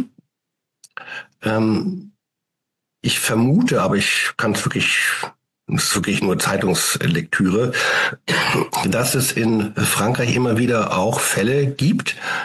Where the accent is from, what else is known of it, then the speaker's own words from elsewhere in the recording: Northern Germany, Germany; Nun komme ich aus Norddeutschland, da gibt es keine Gipfel und entsprechend keine Gipfelkreuze